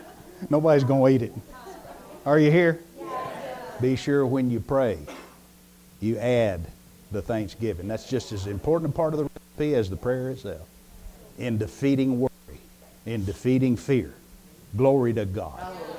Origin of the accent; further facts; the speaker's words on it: the South, United States; I know I'm from the South and this is Montana